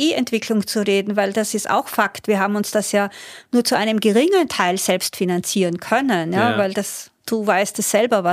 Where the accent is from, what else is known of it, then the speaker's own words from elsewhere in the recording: Austria; Bei uns in Österreich